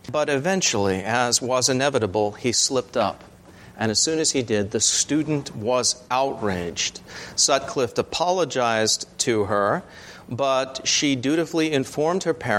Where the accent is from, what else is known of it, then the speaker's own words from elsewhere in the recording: England, United Kingdom; We're both from England.